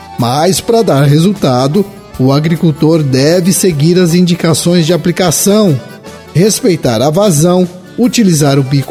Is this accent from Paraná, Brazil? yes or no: yes; Quinta do Sol, Paraná, Brazil; Hoje eu vou falar lá da minha terra. Lá em Quinta do Sol, a atividade leiteira é uma boa fonte de renda para muitas famílias rurais.